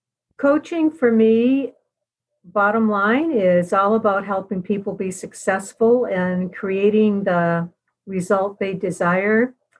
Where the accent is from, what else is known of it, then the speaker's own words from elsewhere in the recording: Portland, Maine, United States; I grew up in Portland, Maine